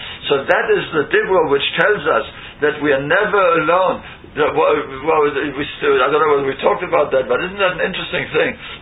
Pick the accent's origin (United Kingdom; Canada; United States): United Kingdom; I'm still British.